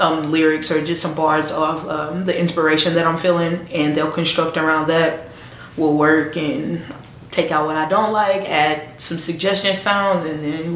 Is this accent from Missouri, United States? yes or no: yes; St. Louis, Missouri, United States; Yeah, born and raised. I grew up in North City, on Kossuth and Marcus. My family still has a home over there. Just a little girl from the North Side.